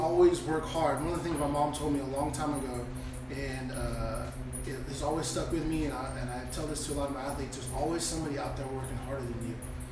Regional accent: Stafford, Texas, United States; I grew up over in Stafford, outside of Missouri City, Sugar Land area. And just me and my mom. They're from, my whole family's from Jamaica. I'm the only natural born citizen. Everybody's naturalized. I was born here.

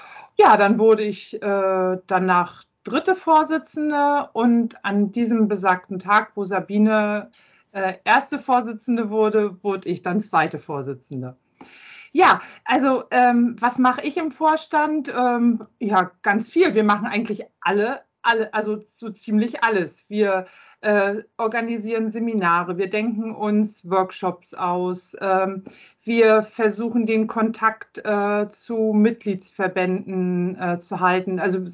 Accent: Schwerin, Mecklenburg-Vorpommern, Germany; Ich komme aus Schwerin

